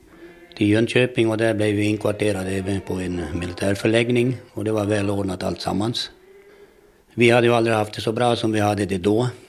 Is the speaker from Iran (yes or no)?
no; Gammalsvenskby, Kherson Oblast, Ukraine; now in Sweden; det var ju naturligtvis en stor uppståndelse i en by som gammal svenskby. Att vi var svenskar och inte hörde hemma i Ryssland, det visste vi väl om allihopa.